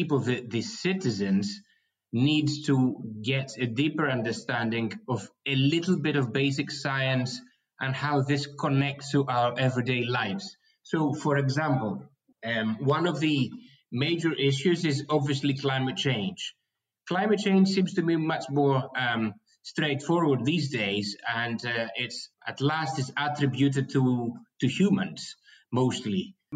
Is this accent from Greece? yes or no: yes; Greece; English is a second language; now in United Kingdom; In fact, I'm from Greece, but I did a lot of my studies in the UK in the 90s.